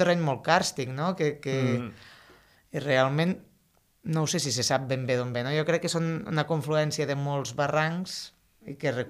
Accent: El Masroig, Catalonia, Spain; jo que sóc del Marroig

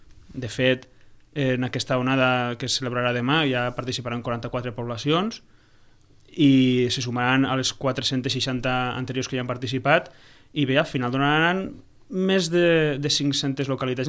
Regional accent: Valencian Community, Spain; jo sóc valencià i al País Valencià estem vivint

